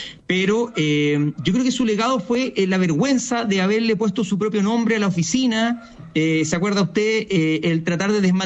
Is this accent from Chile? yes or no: yes; Chile; los chilenos estamos valorando mucho el volver a nuestras tradiciones